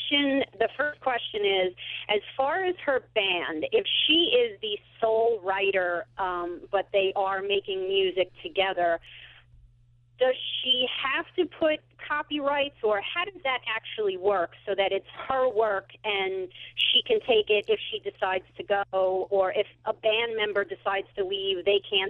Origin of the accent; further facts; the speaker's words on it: Collinsville, United States; I'm actually from Collinsville.